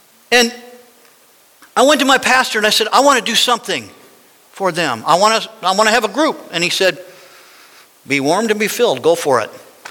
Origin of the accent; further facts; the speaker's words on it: Las Vegas, Nevada, United States; When I lived in Vegas, you all know this, when I lived in Vegas and I grew up in Vegas in the Lord and I spent all those years there